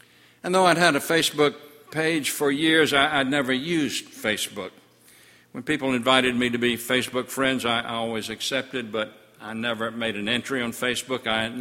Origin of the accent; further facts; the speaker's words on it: Panama City, Florida, United States; what it was like growing up in Panama City and on St. Andrews Bay